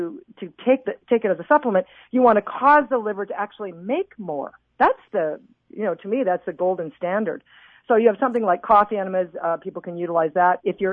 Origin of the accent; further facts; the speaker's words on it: Canada; which I was originally from Canada, which is interesting.